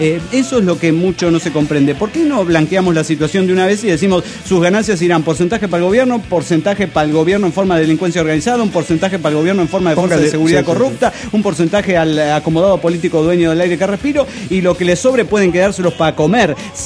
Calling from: León, Guanajuato, Mexico; de León, Guanajuato.

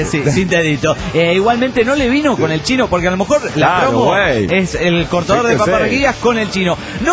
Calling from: Mexico City, Mexico; del DF mexicano.

